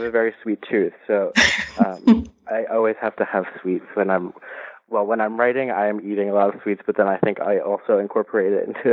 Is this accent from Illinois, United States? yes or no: no; New Jersey, United States; also born or lived in Iowa City; Well, I am Puerto Rican and Italian, and I grew up in New Jersey